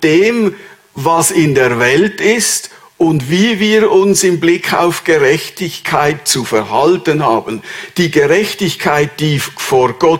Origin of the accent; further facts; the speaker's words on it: Switzerland; Das ist so unsere tiefste Haltung als Schweizer.